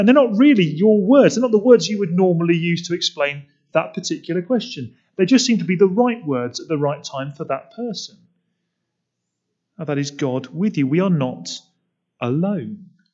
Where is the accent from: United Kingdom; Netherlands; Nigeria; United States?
United Kingdom; We're quite British, aren't we? We get awkward and embarrassed.